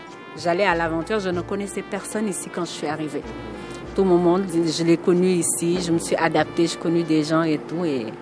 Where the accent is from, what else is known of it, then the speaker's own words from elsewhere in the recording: Senegal; moved away as an adult; now in Canada; je suis originaire du Sénégal. Je suis au Québec depuis un certain nombre d'années. Je suis arrivée ici en 1996 comme étudiante étrangère. Actuellement, je travaille au Québec également.